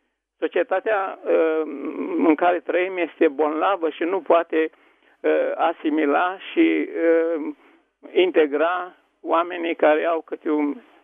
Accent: Bacău, Bacău County, Romania; Sunt din Bacău

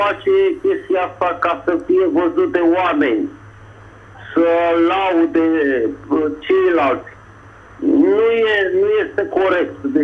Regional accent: Bucharest, Romania; din București

